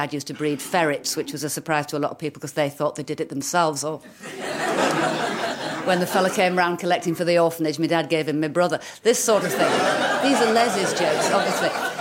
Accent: Hull, Yorkshire and the Humber, United Kingdom; And growing up in Hull, such a funny place.

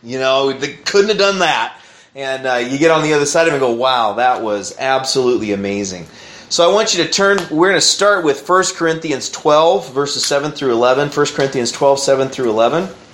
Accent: Kansas, United States; And we were planting a church in Kansas in my hometown.

